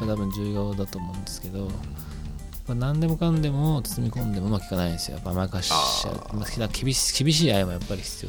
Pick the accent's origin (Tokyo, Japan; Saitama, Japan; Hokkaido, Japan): Tokyo, Japan; born there; やっぱり僕は東京生まれ